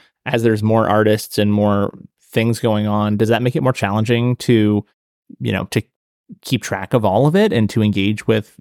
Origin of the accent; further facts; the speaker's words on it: Reno, Nevada, United States; moved away; left to go to bigger cities because I thought that was more exciting. There was more happening. So I was gone from Reno from 2001 to 2016.